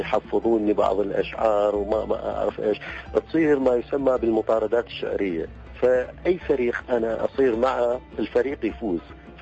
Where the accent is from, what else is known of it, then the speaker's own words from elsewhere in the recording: Baghdad, Baghdad Governorate, Iraq; أنا من مواليد بغداد عام 1961، في 1/4/1961، وهو يوم الكذب العالمي. احنا كنا قاعدين في منطقة شعبية فقيرة اسمها مدينة الثورة، اللي صارت بعدين مدينة صدام، وبعدين هسه الآن صارت مدينة الصدر.